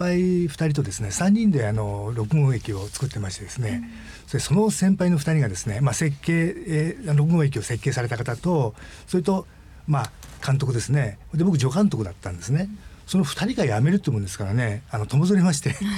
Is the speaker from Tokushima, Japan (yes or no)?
no; Ikawa, Shizuoka, Japan; 井川出身なんですけどもね、島尻、そこに藩があったみたいなんですけどね、ただ本当にうちの一族だけでもですから、よく沖縄の人と間違えられることあるんですけどね。